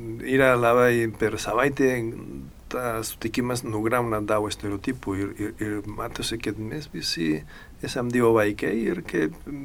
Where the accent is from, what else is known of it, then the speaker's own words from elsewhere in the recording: Spain; Lithuanian is a second language; Aš kaip ispanas visada